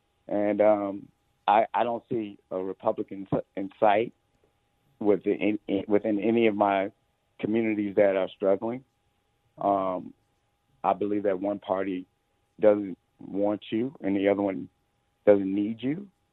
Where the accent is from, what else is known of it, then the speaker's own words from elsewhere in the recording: Hyde Park, United States; I grew up in Hyde Park and it was a great experience